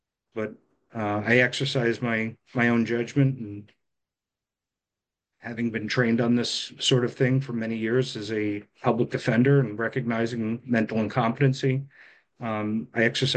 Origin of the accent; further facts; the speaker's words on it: New Jersey, United States; I still have family in New Jersey. I was born and raised in New Jersey.